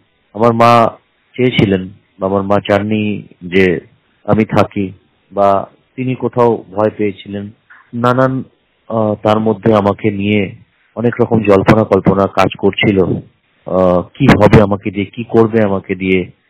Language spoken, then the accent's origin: Bangla; Ghoramara, Bangladesh; born there; আমার জন্ম হয়েছিল বাংলাদেশে। বাংলাদেশের ঘোড়ামারা নামক এক গ্রামে জন্ম সালটা ছিল 1988 29শে মে, অর্থাৎ 29/5/1988 বুধবার।